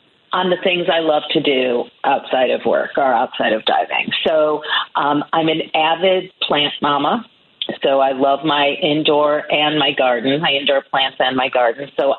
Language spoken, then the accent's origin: English; Westchester, Illinois, United States; I grew up in Westchester, Illinois, and just west of the city.